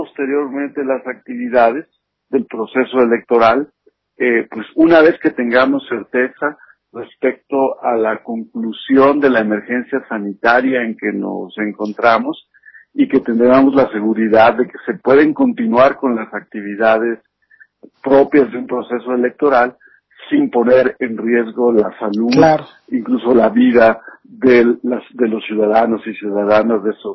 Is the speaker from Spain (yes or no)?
no; Mexico; nosotros como mexicanos